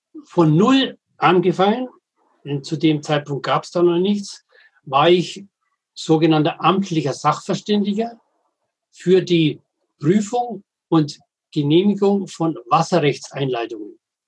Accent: Bavaria, Germany; Ich bin Mittelfranke und bin damit Bayer, aber ich würde nie in München sagen, ich bin ein Bayer.

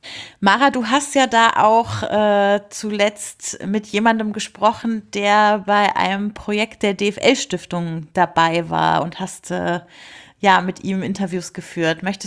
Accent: Potsdam, Brandenburg, Germany; es jetzt auch mit meiner Heimat Potsdam zu tun hat

